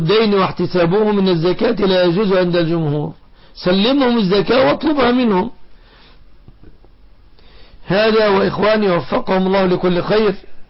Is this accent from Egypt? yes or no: yes; Egypt; وان يحفظ بلادنا مصر وسائر بلاد المسلمين آمنة مطمئنة